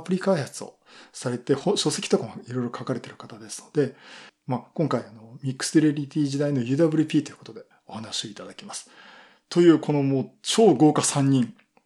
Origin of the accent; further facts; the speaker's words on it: Yokohama, Kanagawa, Japan; 今回地元横浜ということで私も登壇をさせていただきます。